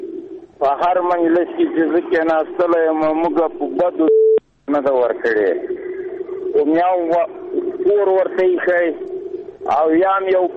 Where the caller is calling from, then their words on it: Paktia, Afghanistan; زه د پکتیا دی ولایت … یو کام سنگیره